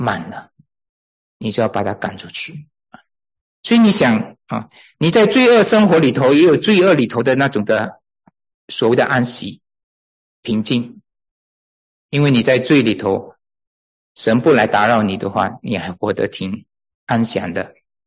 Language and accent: Chinese; Malaysia; 我是马来西亚来的，在马来西亚有一个大考，大考才决定说我能不能上大学啊。